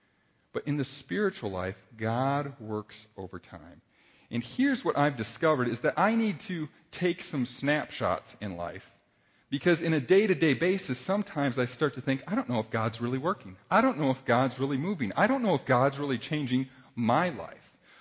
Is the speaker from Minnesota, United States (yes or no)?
yes; Minnesota, United States; now in Iowa, United States; just because I'm from Iowa. I grew up in the Twin Cities.